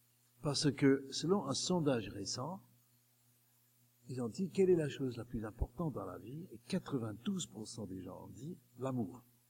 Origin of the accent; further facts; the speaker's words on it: England, United Kingdom; born there; French is a second language; Je suis né en Angleterre par erreur administrative céleste, parce qu'en fait je suis français de cœur. J'aurais dû naître en France, mais bon, je suis né en Angleterre.